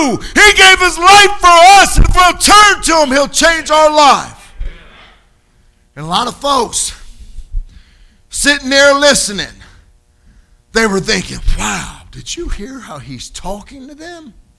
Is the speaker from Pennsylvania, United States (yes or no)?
yes; Philadelphia, Pennsylvania, United States; I'm from Philadelphia, but I'm here visiting the Blessed Hope.